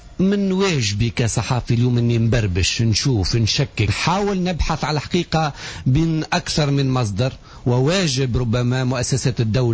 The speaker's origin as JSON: {"language": "Arabic", "country": "Tunisia", "said": "احنا كاعلام تونسي"}